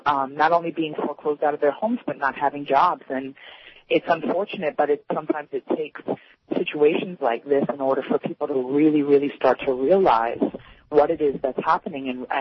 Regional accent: New York, United States; I think I'm less familiar with the local Boston electoral machine because I'm from New York.

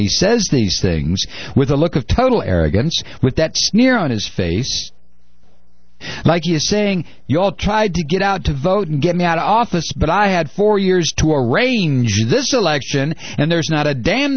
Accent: Toledo, Ohio, United States; You know, I grew up in Toledo, Ohio. It's 46 miles from Detroit.

